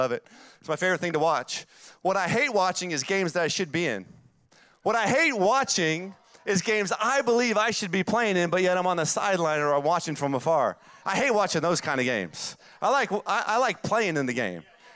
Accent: the South, United States; accent: Southern US; It's my southern accent.

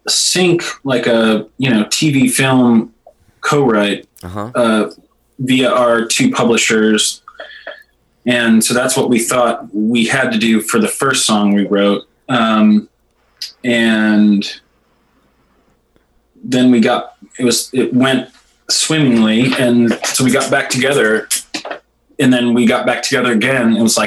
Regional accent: Chicago, Illinois, United States; now in Nashville, United States; I came from Chicago.

